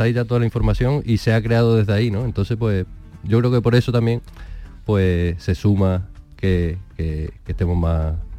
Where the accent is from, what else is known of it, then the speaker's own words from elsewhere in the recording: Huelva, Andalusia, Spain; Una falsetilla de fandango, por ejemplo, que yo soy de Huelva.